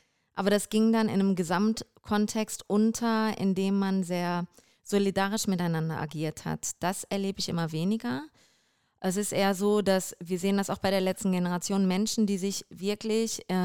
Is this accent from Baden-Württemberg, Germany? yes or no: no; North Rhine-Westphalia, Germany; bin da sehr unterstützt worden in meiner Heimat im Ruhrgebiet